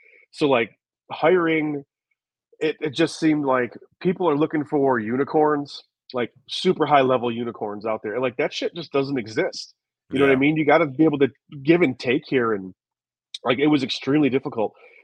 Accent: Detroit, Michigan, United States; like I'm from Michigan, you know, half of my childhood, I grew up in the city of Detroit.

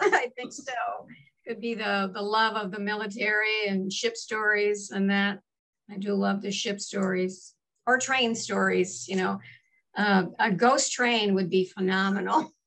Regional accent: Laredo, Texas, United States; I was born in Laredo. And the barrio I lived on was called Ghost Town.

